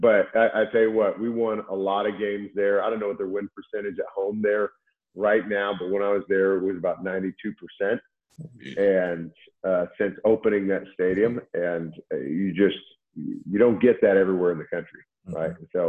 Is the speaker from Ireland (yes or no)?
no; Washington, United States; had a lot of great just from the west side of the States, because I was from Washington State, had a lot of West Side interest